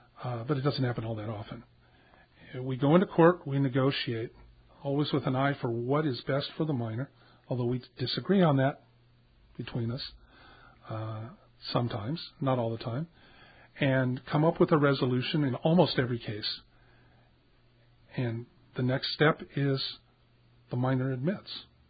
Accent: San Diego, California, United States; Import, but I grew up in Pacific Beach in San Diego, so Southern California.

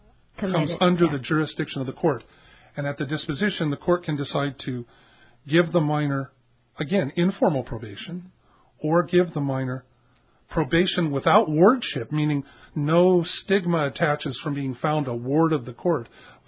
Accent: San Diego, California, United States; Import, but I grew up in Pacific Beach in San Diego, so Southern California.

